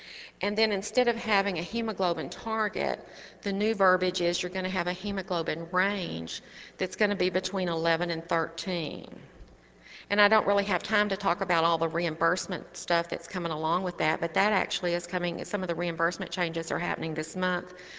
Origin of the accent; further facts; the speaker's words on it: Arkansas, United States; like I'm from Arkansas, so, you know, Hillary Clinton's from there